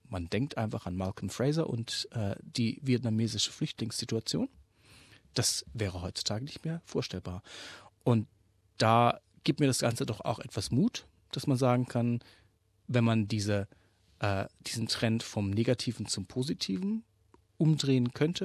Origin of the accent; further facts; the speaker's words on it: Australia; wo wir als Australier uns schon Gedanken machen